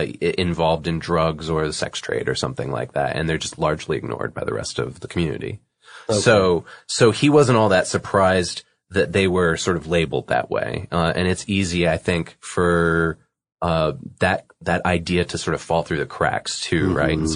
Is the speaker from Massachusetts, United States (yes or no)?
yes; Boston, Massachusetts, United States; because I'm from the Boston area and New Bedford's pretty close to Boston, Massachusetts.